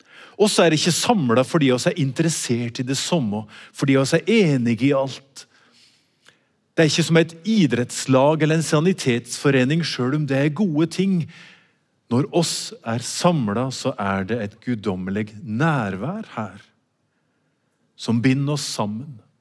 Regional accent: Vågå, Innlandet, Norway; Og dette har oss I Vågau, der jeg kommer fra.

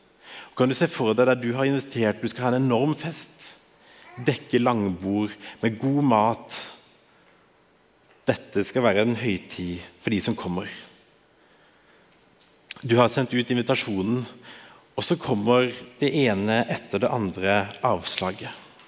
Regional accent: Agder, Norway; moved away as an adult; Jeg kommer opprinnelig fra Sørlandet, men har de siste 5 årene bodd her på Østlandet, 4 år i Askim og 1 år i Oslo.

